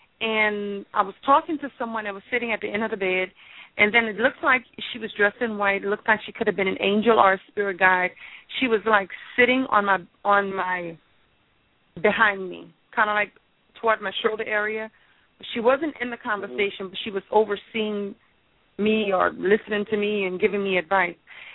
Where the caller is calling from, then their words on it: Louisiana, United States; I'm calling from Louisiana.